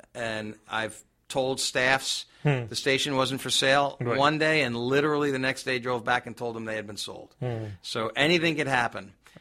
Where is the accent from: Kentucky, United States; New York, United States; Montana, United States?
New York, United States; New York City; Well, I'm an East Coast guy. I will say that. Born and raised in New York City.